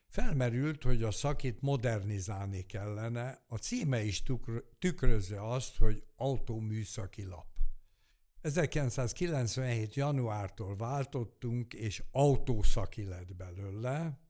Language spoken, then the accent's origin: Hungarian; Hungary; Mi magyarok vagyunk, ezt nagyon jól tudjuk